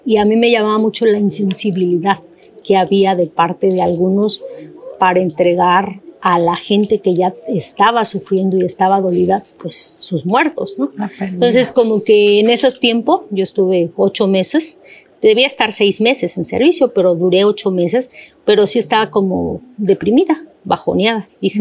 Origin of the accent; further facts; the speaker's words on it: Ocosingo, Chiapas, Mexico; also born or lived in Puebla; Yo soy originaria de Ocosingo, Chiapas. Estudié la prepa en el estado de Puebla, allá en la capital.